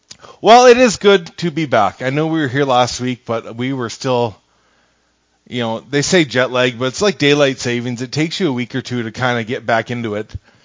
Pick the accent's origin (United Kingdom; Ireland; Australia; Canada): Canada; But throughout growing up in Canada and with the United States right next door